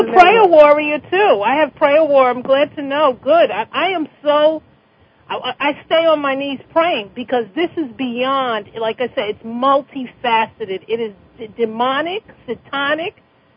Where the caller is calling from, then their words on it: New York, United States; I'm calling from New York.